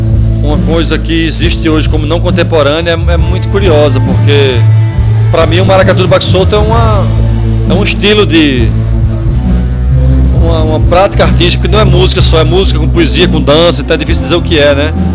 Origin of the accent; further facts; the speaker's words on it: Pernambuco, Brazil; Eu sou de Pernambuco